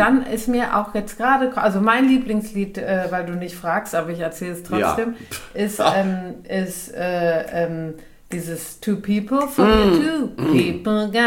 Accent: Cologne, North Rhine-Westphalia, Germany; ich komme ja aus Kölns Westen

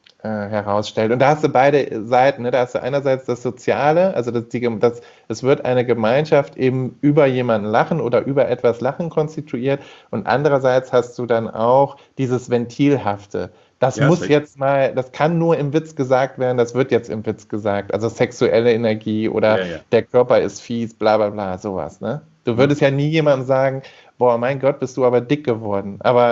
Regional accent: Rhineland, Germany; Und das kann man als Rheinländer einfach nur komisch finden.

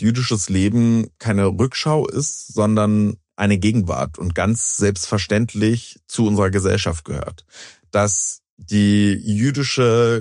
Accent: East Germany, Germany

